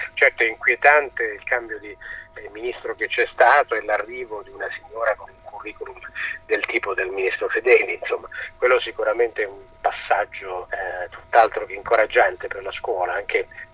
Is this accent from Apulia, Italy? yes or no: yes; Bisceglie, Apulia, Italy; moved away as an adult; also born or lived in Bari; now in Rome, Italy; Io sono nato a Bisceglie nel 55 e lì ho fatto le scuole dell'obbligo, poi dopo il liceo sono andato a filosofia a Bari, alla facoltà di filosofia a Bari, insomma, e da lì da Bari poi sono andato a Roma